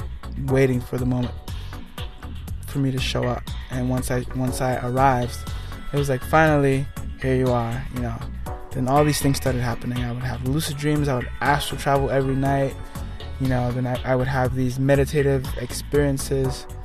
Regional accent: New York City, New York, United States; I think, you know, growing up in New York City is beautiful because it moves so fast, you know?

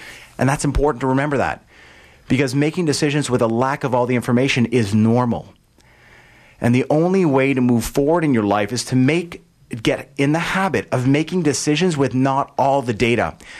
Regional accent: Montreal, Quebec, Canada; I'm from Montreal.

